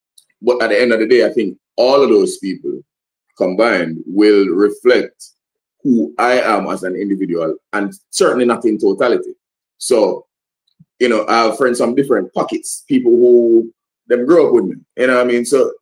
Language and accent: English; Portmore, Saint Catherine, Jamaica; I grew up in Portmore.